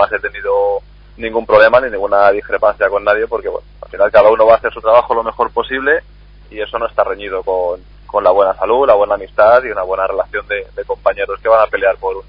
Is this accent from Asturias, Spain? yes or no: no; Castile and León, Spain; Sí, sí, bueno, ya conozco yo el frío de allí, de Salamanca y de mi pueblo en especial.